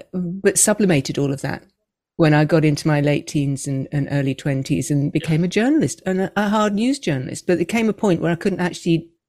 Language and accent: English; Scotland, United Kingdom; And being a Scot, I understand that significance.